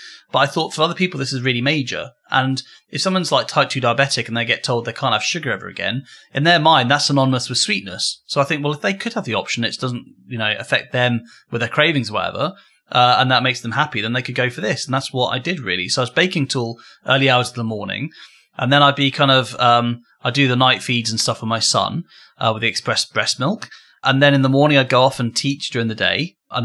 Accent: United Kingdom; We're British.

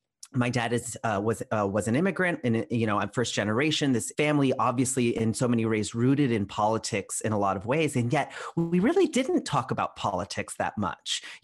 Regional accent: Orlando, Florida, United States; I'm from Florida too. Puerto Rican, Ecuadorian household. I grew up in Orlando and I'm just like, oh, Florida.

